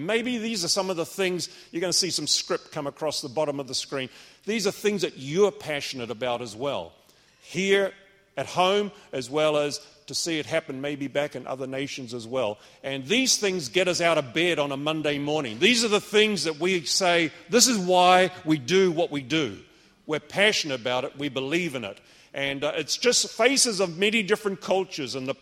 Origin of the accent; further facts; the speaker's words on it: New Zealand; now in Asia; I'm not English. I'm not Australian either. We're Kiwis. We're from New Zealand, but we haven't lived there for a long time. We've been living now for some almost 30 years in Asia